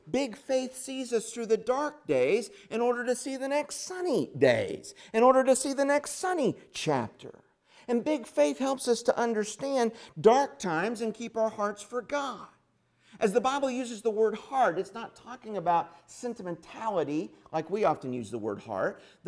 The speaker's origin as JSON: {"language": "English", "region": "Indiana", "country": "United States", "said": "That's where I'm from. I'm from Indiana."}